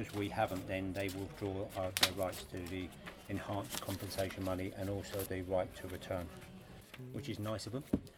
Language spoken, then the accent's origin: English; Peckham, London, United Kingdom; I'm a Peckham boy, born and bred. And I went to school in Peckham. And I grew up in Peckham.